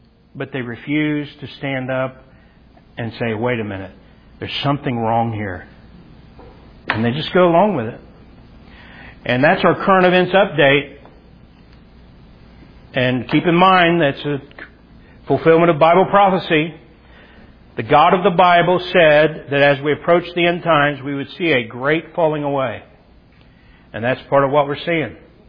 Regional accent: Portsmouth, Ohio, United States; born there; I was born in Portsmouth, Ohio.

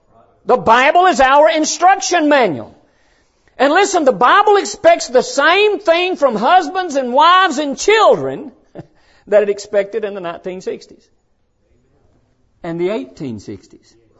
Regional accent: Alabama, United States; And I could give you a lot of details of how rough it was growing up in Alabama in the 1960s in a very impoverished home.

